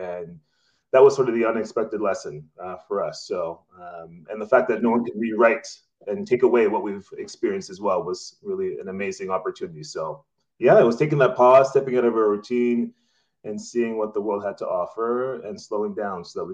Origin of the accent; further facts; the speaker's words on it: Ottawa, Ontario, Canada; also born or lived in Vancouver, Canada; So a little bit about me. I grew up in Ottawa